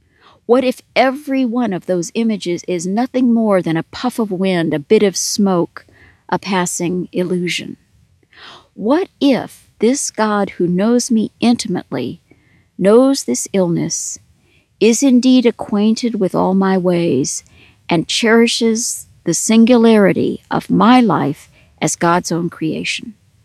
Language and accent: English; Texas, United States; God knows I am a Texan through and through, and that I love being bilingual.